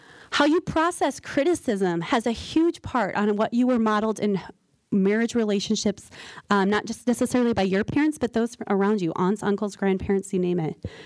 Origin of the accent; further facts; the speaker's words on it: Leicester, Iowa, United States; Born and raised in Leicester, Iowa, so our holidays have a separation of geography